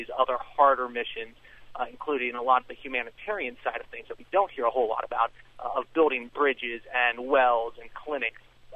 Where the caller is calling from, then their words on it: North Carolina, United States; I'm calling from North Carolina. I'm stationed at Fort Bragg and splitting my time between Fort Bragg and Fort Benning.